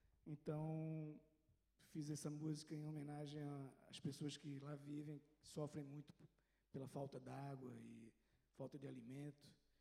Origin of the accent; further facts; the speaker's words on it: Recife, Pernambuco, Brazil; Bom, já deu para perceber que eu sou do Nordeste, sou do Recife.